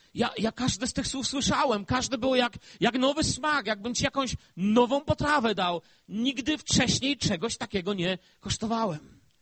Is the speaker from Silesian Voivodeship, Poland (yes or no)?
yes; Bielsko-Biała, Silesian Voivodeship, Poland; bo tam się wychowałem w Bielsku Białej